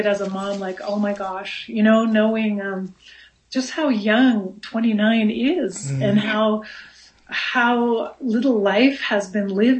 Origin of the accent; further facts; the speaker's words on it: Wyoming, United States; I probably would have though, because I grew up in Wyoming.